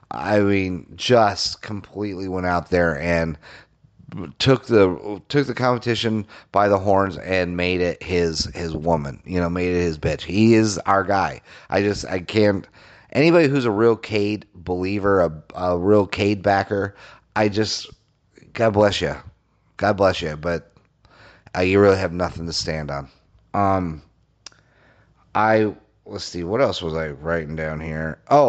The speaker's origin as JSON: {"language": "English", "region": "Colorado", "country": "United States", "tie": "born or raised there", "said": "I mean, and I grew up hating Nebraska, hating them, because I grew up in Colorado."}